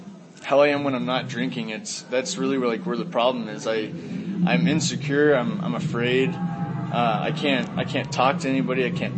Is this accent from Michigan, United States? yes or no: no; Florida, United States; and I'm from Florida, so that was like, you know, 4 hours away from where I grew up.